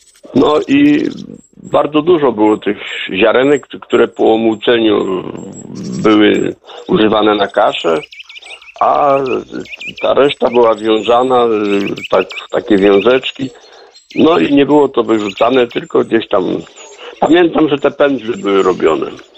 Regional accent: Potok Wielki, Lublin Voivodeship, Poland; ja pochodzę ze wsi, spod Janowa Lubelskiego, Potok Wielki

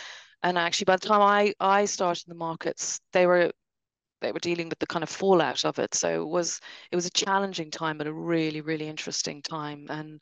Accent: Dublin, Leinster, Ireland; I grew up in Dublin. One of five kids, went to UCD when I was 17, so quite young.

